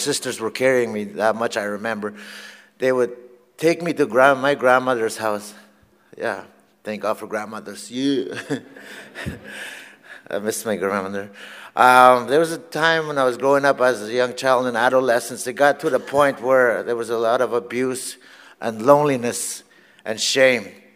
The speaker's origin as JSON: {"language": "English", "town": "Fort Albany", "region": "Ontario", "country": "Canada", "tie": "born or raised there", "said": "First, I'm going to pray in my language. … I'm from James Bay, Ontario. I'm from a reserve called Fort Albany. It's a reserve about the size of 1,000 people, approximate. That's where I was born."}